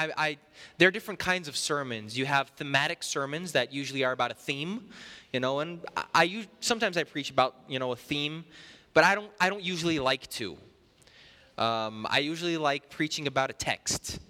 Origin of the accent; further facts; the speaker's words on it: Brazil; I'm from Brazil, and growing up, I would always go to, the northeastern part of Brazil, which is where my mother's family is from.